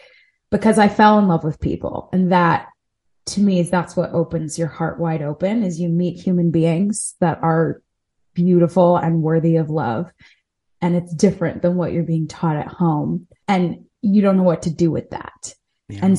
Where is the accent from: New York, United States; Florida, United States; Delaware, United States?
Delaware, United States; I grew up in Delaware. He grew up in Jersey.